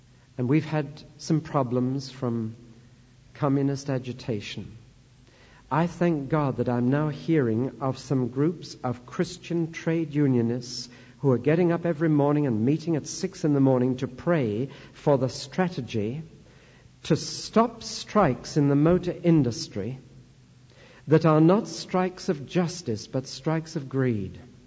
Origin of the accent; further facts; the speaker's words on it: Newcastle upon Tyne, North East England, United Kingdom; There was a man in my hometown, Newcastle-on-Tyne, up north